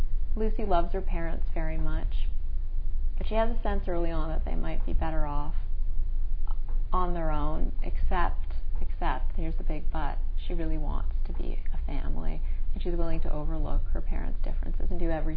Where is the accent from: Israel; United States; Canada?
Canada; Toronto, Ontario; I'm Jewish. I'm a first-generation Canadian. I grew up in Toronto.